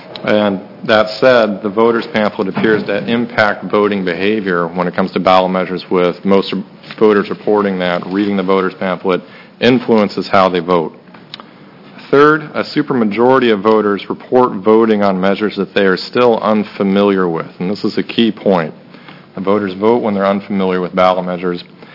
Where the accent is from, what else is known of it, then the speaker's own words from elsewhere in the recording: Eugene, Oregon, United States; I'm from Eugene, Oregon.